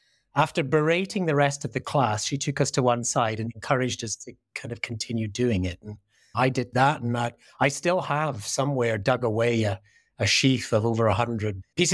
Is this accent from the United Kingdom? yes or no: yes; North West England, United Kingdom; also born or lived in Scotland; Originally, I'm Scottish. Brought up in the Lake District in the north of England. So, wow. So yeah, and a rural kind of environment.